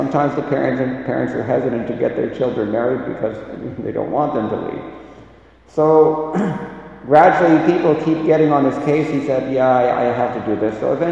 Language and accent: English; Hollywood, California, United States; born there; I was born in Hollywood. What kind of a place is that for spiritual life?